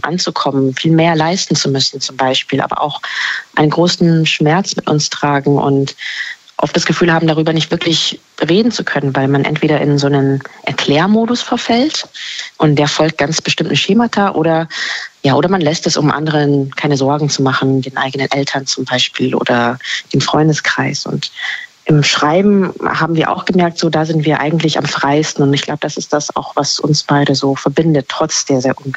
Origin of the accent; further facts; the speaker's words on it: Germany; habe ich mich, glaube ich, selber immer als Deutsche gesehen oder zumindest aus Deutschland kommend. Ich bin ja auch in Deutschland geboren, aber das habe nur ich so gesehen.